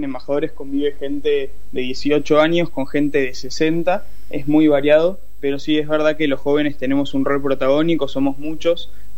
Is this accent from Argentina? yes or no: yes; Argentina; Sí, la verdad que soy un enamorado de Argentina, de mi país. Tuve la suerte de poder recorrerlo.